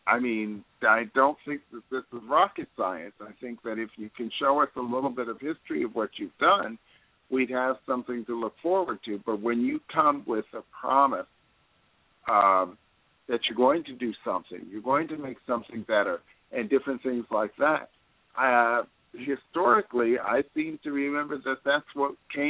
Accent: Newark, New Jersey, United States; You know that my roots are from the East Coast. I grew up in New Jersey. I watched the World Trade Center being built from the city of Newark, where I grew up. So I'm a New Yorker for most parts.

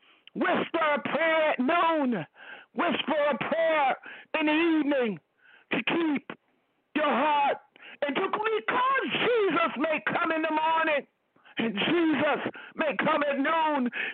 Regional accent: New York, United States; I'm glad I'm from New York. That's my home state. We got some caring people in that state that cares about what happened to the just and the unjust.

